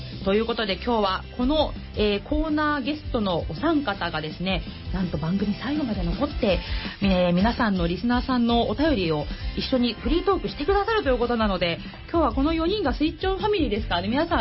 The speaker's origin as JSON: {"language": "Japanese", "town": "Kawasaki", "region": "Kanagawa", "country": "Japan", "tie": "born or raised there", "said": "本日のメインパーソナリティは、川崎生まれ川崎育ち、"}